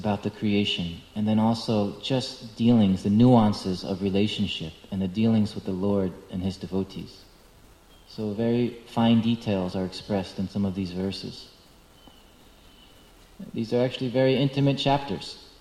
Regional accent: New York, United States; now in Alachua, United States; I'm from New York, New Jersey. I never see stars in the sky.

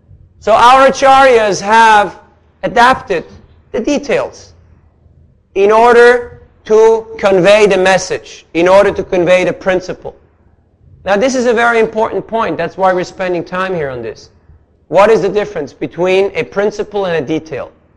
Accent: Switzerland; Believe me, I'm from Switzerland.

